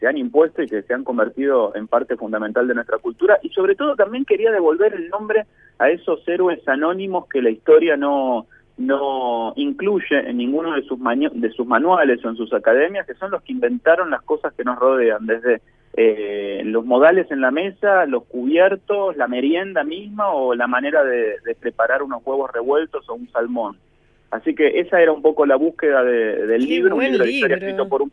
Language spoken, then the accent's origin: Spanish; Forlimpopoli, Emilia-Romagna, Italy; Y a mi terruño, Italia, Forlimpopoli, en el corazón de la Emilia Romagna